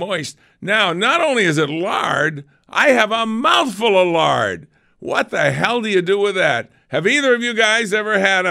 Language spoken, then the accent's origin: English; New England, United States; I said, hey, I'm from New England. I know what a scallop looks like.